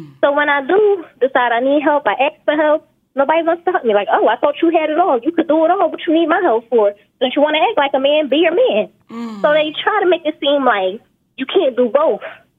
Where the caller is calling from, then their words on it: North Carolina, United States; I'm calling from North Carolina.